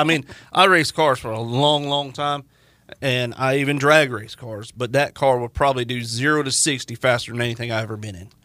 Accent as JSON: {"language": "English", "region": "Florida", "country": "United States", "said": "I was hot. And I'm from Florida, but that was a different kind of heat."}